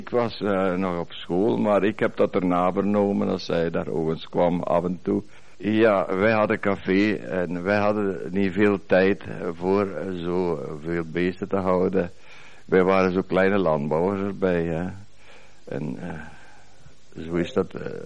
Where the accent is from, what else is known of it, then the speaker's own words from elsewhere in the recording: Piringen, Limburg, Belgium; born there; now in Tongeren, Belgium; Ik woon Sint-Ruidersteenweg 127 in Tongeren. En ik ben geboren in Pieringen. En daar woonde ik ook, op Sint-Ruidersteenweg, 17. Ik ben geboren 1916, in juli, de 8e